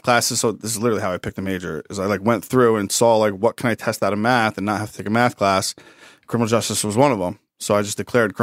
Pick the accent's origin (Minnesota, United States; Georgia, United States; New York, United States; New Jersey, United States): New Jersey, United States; Mount Arlington; So, I grew up in Morris County. Grew up in Mount Arlington. Went to Roxbury school system.